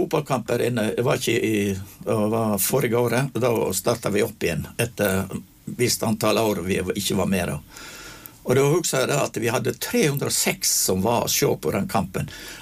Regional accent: Luster, Vestland, Norway; at jeg kom ifra Luster kommune, inst i Sognefjorden.

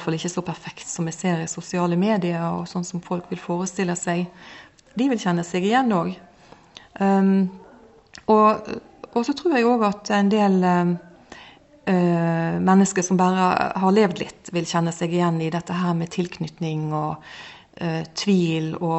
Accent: Hjelmås, Vestland, Norway; Jeg kommer fra Nordhordland, Hjelmås i Nordhordland.

